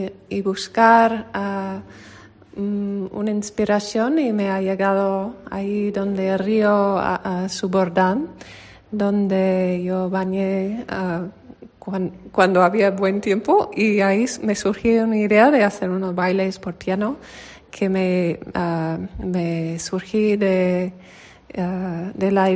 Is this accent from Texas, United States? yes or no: no; Colorado, United States; soy de los Estados Unidos, de Colorado, y he venido aquí a Lomón, a la residencia aquí en Valdeeco